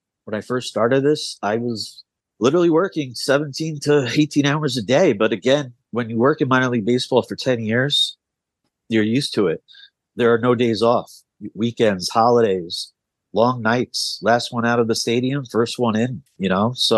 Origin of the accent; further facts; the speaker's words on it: New York, United States; also born or lived in South; growing up on Long Island was perfect for me. No more, you know, living in the South in a culture shock that I had to acclimate